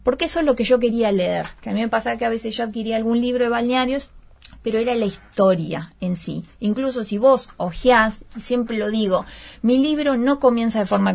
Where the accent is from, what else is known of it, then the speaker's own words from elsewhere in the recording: Montevideo, Uruguay; born there; Yo nací en Montevideo, pero nada, es mi lugar en el mundo.